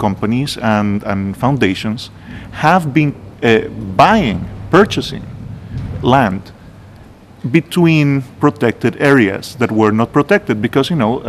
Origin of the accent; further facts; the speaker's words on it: Costa Rica; I come from Costa Rica, and we're very famous for our system of national parks.